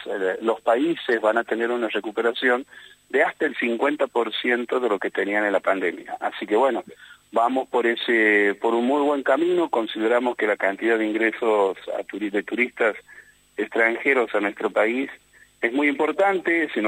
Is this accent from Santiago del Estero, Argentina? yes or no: yes; Santiago del Estero, Argentina; Así es, soy oriundo de Santiago del Estero